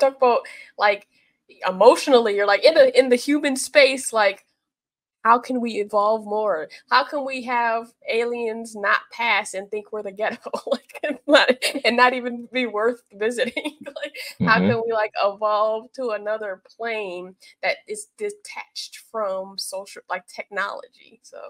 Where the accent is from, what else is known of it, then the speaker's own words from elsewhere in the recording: United States; Yeah, I feel like for me as an American millennial